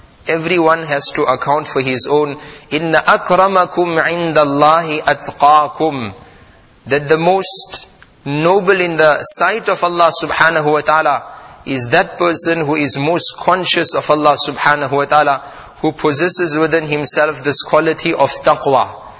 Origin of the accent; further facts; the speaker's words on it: South Africa; That I'm a South African, or you're a person is an American